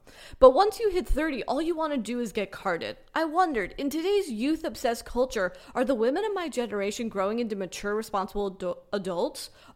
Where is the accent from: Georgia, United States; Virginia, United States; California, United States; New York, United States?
California, United States; Los Angeles; Like, I grew up in Los Angeles, which is another thing